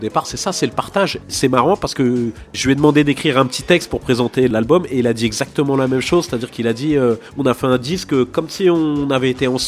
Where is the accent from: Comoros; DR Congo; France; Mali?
France; Gennevilliers, Île-de-France; now in Rennes, France; 47 ans, donc pas de la première génération, mais la deuxième, troisième. J'habite à Rennes, je viens de Gennevilliers